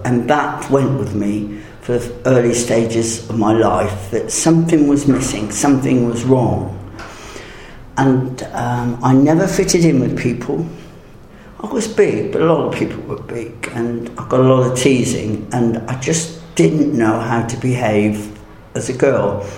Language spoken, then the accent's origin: English; South West England, United Kingdom; born there; I was born in Dorset, in a village, 66 years ago, so not surrounded by much technology.